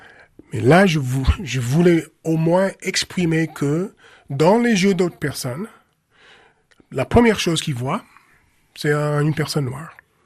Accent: United States; Les gens ne voulaient pas entendre le fait que je pense que je suis un Américain

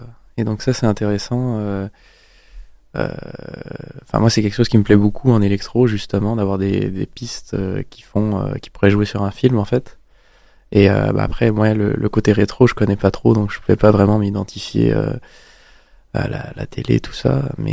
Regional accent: France; Et moi-même, je viens de France et je peux confirmer.

